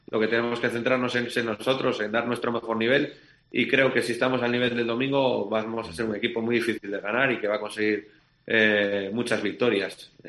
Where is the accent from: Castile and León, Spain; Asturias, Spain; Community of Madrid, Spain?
Asturias, Spain; soy asturiano, vengo de fuera